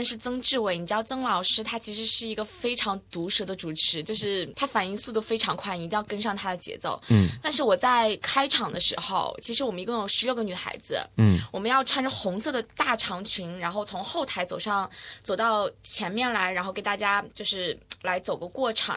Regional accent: North China, China; 我是来自北方的嘛，所以我的性格非常的直率。

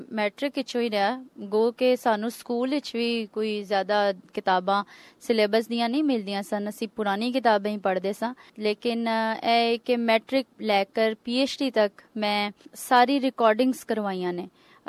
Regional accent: Lahore, Punjab, Pakistan; ਮੈਂ ਲਾਹੌਰ 'ਚ ਹੀ ਪੈਦਾ ਹੋਈ ਹਾਂ, ਸਮਨਾਬਾਦ ਵਿੱਚ ਰਹਿੰਦੀ ਹਾਂ

